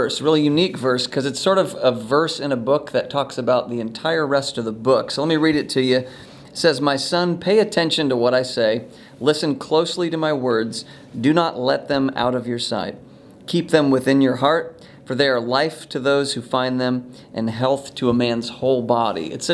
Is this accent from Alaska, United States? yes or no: yes; Alaska, United States; Yeah, I grew up in Alaska.